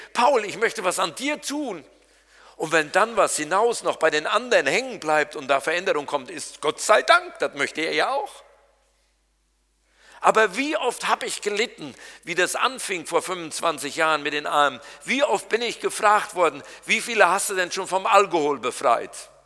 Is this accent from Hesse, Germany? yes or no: no; North Rhine-Westphalia, Germany; Und dann kam er noch aus meiner Heimat, dem Siegerland.